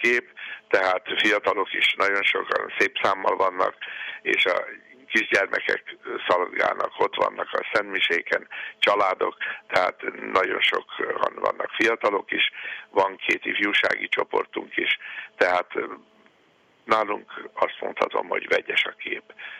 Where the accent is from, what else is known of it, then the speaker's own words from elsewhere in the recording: Jász-Nagykun-Szolnok, Hungary; Valamikor ez a terület Jászberénynek volt a legeltető pusztája, így azután többségében jászok vagyunk, akik itt élünk.